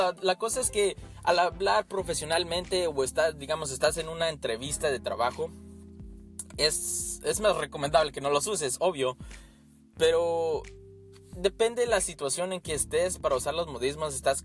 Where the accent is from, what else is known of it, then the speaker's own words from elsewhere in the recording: Guatemala; como yo soy de Guatemala, a la gente chapina les afecta, no les gusta mucho la manera de hablar